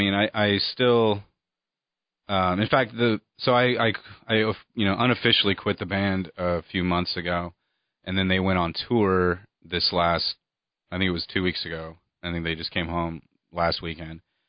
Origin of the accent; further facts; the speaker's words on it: Alpine, California, United States; I did. I grew up in Alpine, California.